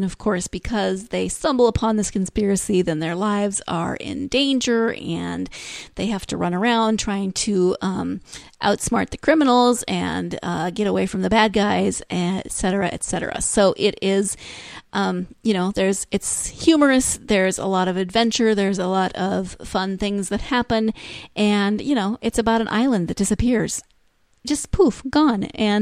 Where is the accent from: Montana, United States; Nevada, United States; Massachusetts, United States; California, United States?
Montana, United States; I grew up in Montana, and so Yellowstone is near and dear to my heart.